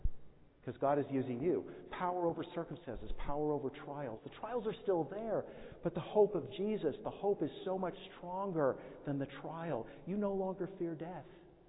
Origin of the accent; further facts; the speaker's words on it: Great Falls, Montana, United States; I started a Bible talk in my hometown in Great Falls, Montana.